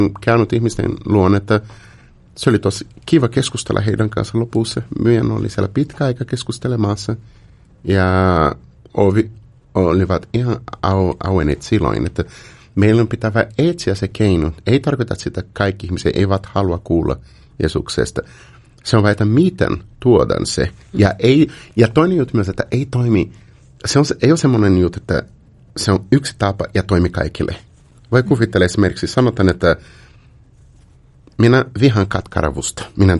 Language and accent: Finnish; Brazil; Finnish is a second language; Mutta minä olen Brasiliasta kotoisin ja minä laitoin ruoka.